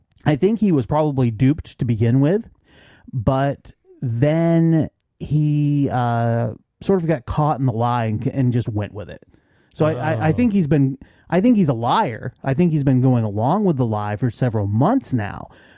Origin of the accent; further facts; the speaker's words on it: Scotland, United Kingdom; I'm Scottish.